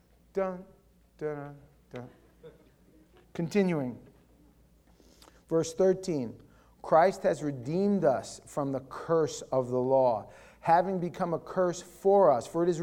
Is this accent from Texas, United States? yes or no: no; New York City, New York, United States; Now, I grew up in New York, in Queens, in Howard Beach.